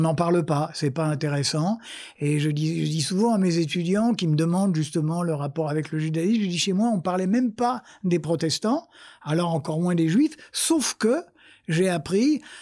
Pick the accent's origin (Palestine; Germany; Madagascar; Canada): Germany; Offenburg, Baden-Württemberg; born there; French is a second language; Donc moi je suis né à Offenbourg qui, comme vous savez, non seulement était la ville de garnison de … mais était en plus dans la zone française